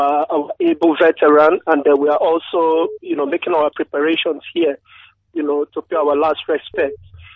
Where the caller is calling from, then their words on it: New York City, New York, United States; I'm calling from New York, your boy in New York City.